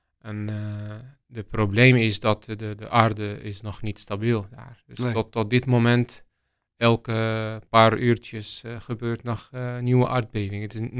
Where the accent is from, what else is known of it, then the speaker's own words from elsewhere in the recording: Latakia, Latakia Governorate, Syria; Dutch is a second language; Ik kom uit Latakia. Latakia ligt in de noordwest van Syrië.